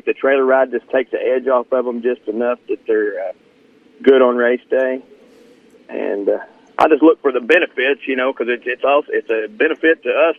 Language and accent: English; Owensboro, Kentucky, United States; Owensboro.